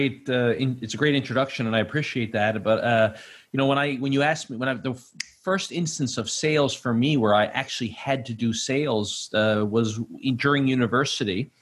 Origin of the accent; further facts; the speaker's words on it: Newfoundland and Labrador, Canada; and he kept telling these Newfie jokes to me because he knew I was from Newfoundland.